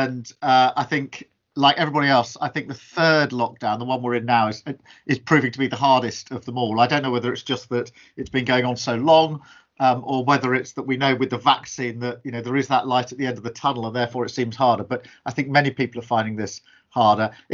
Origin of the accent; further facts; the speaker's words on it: South East England, United Kingdom; I was the second of 4. And we were a family growing up on the Surrey-Kent border.